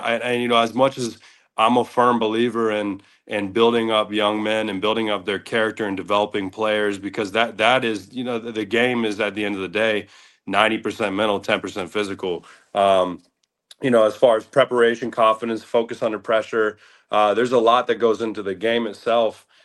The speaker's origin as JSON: {"language": "English", "town": "Tampa", "region": "Florida", "country": "United States", "said": "I'm from the Tampa area originally."}